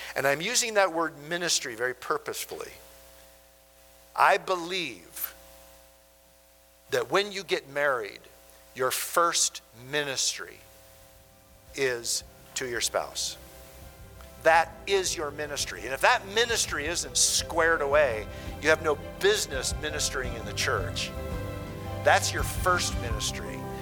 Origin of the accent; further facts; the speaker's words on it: Minnesota, United States; Sue and I were born and raised in Minnesota, and we saw and were in a lot of tornadoes in our days because Minnesota's at the top of Tornado Alley.